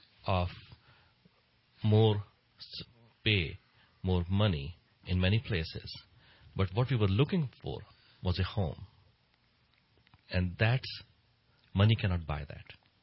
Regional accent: India; now in United States; I grew up in India, in a actually small town of India. And I grew up poor.

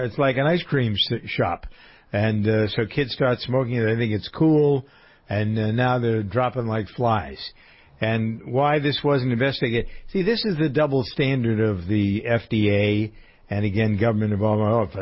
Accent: Framingham, Massachusetts, United States; I'm looking at the same thing happening in my hometown of Framingham, Massachusetts.

